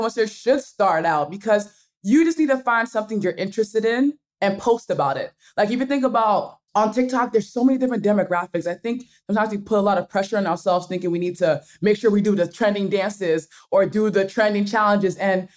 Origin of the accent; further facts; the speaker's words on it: Nigeria; accent: Nigerian; I'll read words with my Nigerian accent, because I kind of switched back to my Nigerian accent.